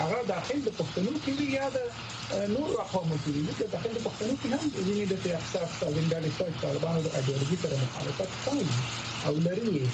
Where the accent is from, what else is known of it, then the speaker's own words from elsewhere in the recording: Kandahar, Afghanistan; زه په خپله د قندهار کې لوی سوی یم، زه په خپله اهل سنا یم، سنی یم.